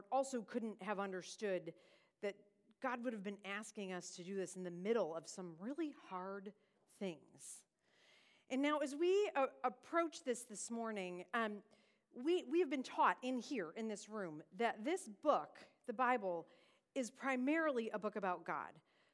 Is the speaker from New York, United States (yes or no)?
yes; Buffalo, New York, United States; now in Dallas, United States; For those of you who don't know, I'm originally from Buffalo, New York. I've just celebrated my 10 years as a Dallasite, so I think it's official that now I might be a Texan